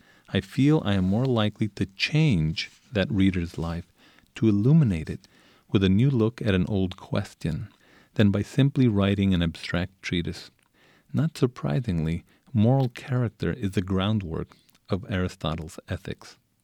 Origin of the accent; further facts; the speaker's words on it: Isleta, Texas, United States; I grew up in Isleta when Isleta was a shanty town. It's in the outskirts of El Paso. It had not yet been annexed by El Paso, so we didn't have electricity.